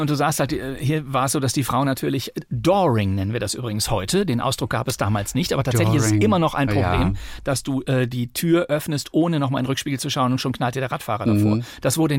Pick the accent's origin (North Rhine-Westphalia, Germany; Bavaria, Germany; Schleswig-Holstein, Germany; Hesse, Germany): North Rhine-Westphalia, Germany; Bonn; also born or lived in Bochum; Ja, ich bin zwar in Bochum geboren, pro forma, aber ich habe dann meine ersten 30 Lebensjahre in Bonn verbracht und würde mich deshalb auch als Rheinländer bezeichnen.